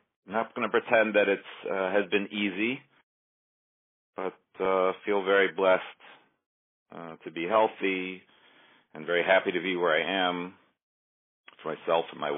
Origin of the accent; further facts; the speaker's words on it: Baltimore, Maryland, United States; now in Glendale, United States; We've been here for 10 years now. My wife and I came from the East Coast. I'm from Baltimore, my wife from Queens, and we absolutely love it here.